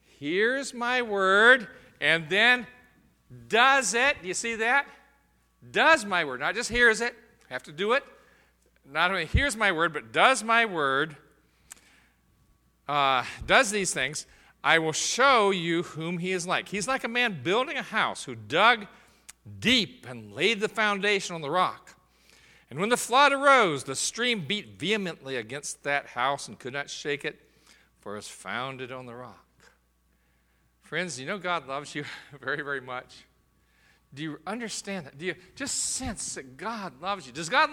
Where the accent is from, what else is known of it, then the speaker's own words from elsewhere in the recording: Florida, United States; I grew up there. I mean, you know, I grew up in Florida.